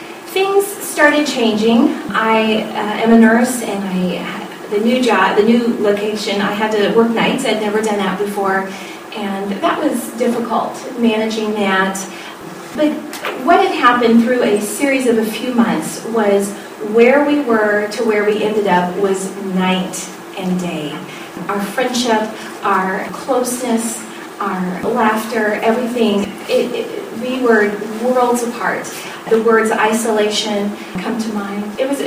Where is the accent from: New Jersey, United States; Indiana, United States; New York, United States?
Indiana, United States; Terre Haute; moved away as an adult; also born or lived in Dallas, Texas; quickly we were taken away from Terre Haute, which was my hometown. Tony's job took us to Dallas, Texas, the big city, and stretched us a lot. 20, 21 years old when we moved